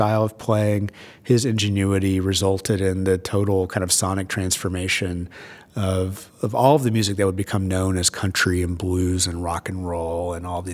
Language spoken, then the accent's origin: English; Alabama, United States; I grew up in Alabama